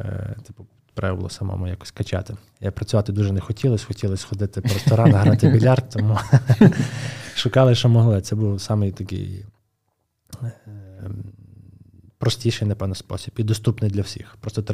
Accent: Stryi, Lviv Oblast, Ukraine; Народився я в Стрию. Ну, насправді, я сам так, я насправді мушу зачепитися тему, що я зі Стрия, це 70 кілометрів від Львова.

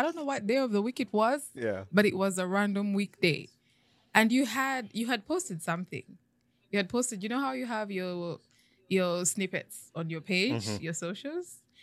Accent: Ibanda, Western Region, Uganda; But I am from the West.

